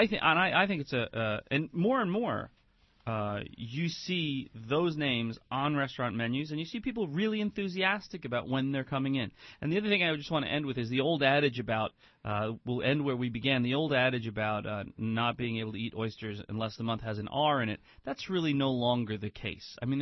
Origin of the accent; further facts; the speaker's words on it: Ireland; See now, Mark's father is French, and I'm Irish, right?